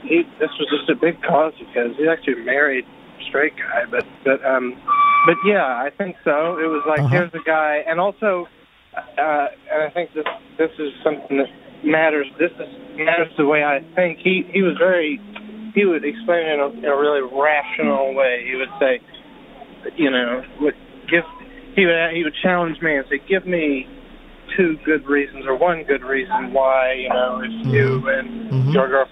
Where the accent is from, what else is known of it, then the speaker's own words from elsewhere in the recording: Alabama, United States; I'm from Alabama originally